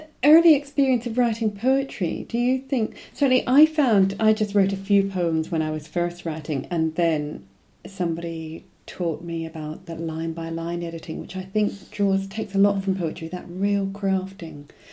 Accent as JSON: {"language": "English", "country": "Australia", "lives_now": "United Kingdom", "said": "As an Australian living in Scotland with Scottish children and a Scottish partner"}